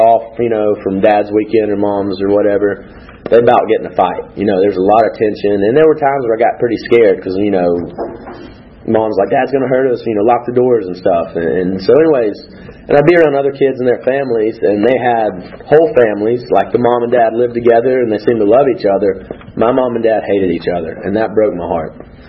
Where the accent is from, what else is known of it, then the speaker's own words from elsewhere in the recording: Gainesville, Georgia, United States; now in Oakwood, United States; I'm from Gainesville, Georgia. I currently live in Oakwood.